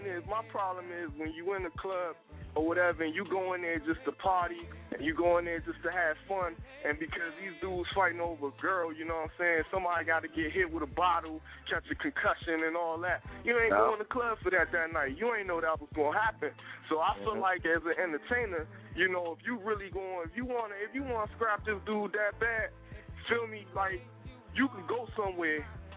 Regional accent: Capitol Heights, Maryland, United States; that's really where I come from, you feel me? I'm from Capitol Heights, Maryland, you know what I'm saying? Right, I'm all across the street from Southeast.

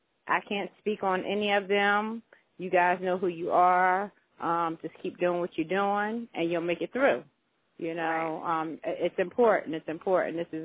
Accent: Philadelphia, Pennsylvania, United States; now in Atlanta, United States; I'm from Philadelphia

